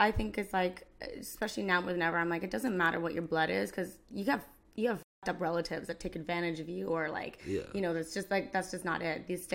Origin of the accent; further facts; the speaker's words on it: Canada; I'm from Canada.